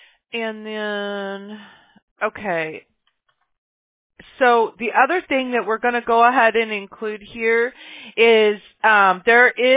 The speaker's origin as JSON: {"language": "English", "town": "Mobile", "region": "Alabama", "country": "United States", "tie": "born there", "said": "I was born in Mobile, Alabama, so I'm a country girl at heart, you know."}